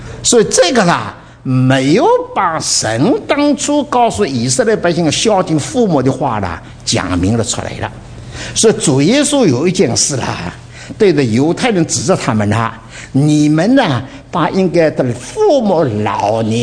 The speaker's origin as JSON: {"language": "Chinese", "country": "China", "said": "我们中国人啊，父母生病还把他接到家中来看过了，一直到死的了。"}